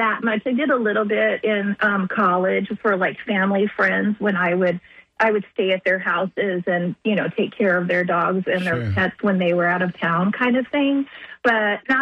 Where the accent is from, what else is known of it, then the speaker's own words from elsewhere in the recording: San Antonio, Texas, United States; No, I grew up actually in San Antonio, Texas.